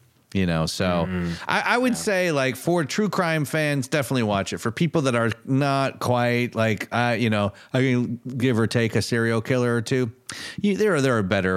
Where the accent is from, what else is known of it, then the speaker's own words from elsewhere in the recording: Michigan, United States; I didn't have that growing up in Michigan.